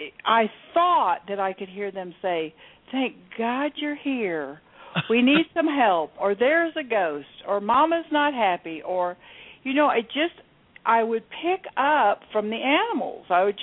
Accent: Texas, United States; also born or lived in Michigan / Indonesia / England; From Jakarta, Indonesia, to London, England. I grew up in Texas. I was born in Michigan. I've been many places.

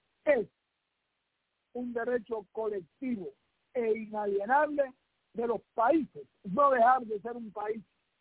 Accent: Puerto Rico; Y somos puertorriqueños primero, segundo, tercero y siempre seremos puertorriqueños primero.

